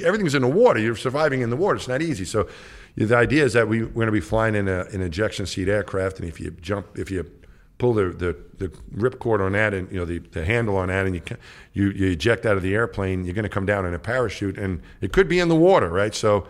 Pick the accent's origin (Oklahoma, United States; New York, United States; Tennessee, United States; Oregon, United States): New York, United States; And I grew up in New York. We had bridges and tunnels and stuff.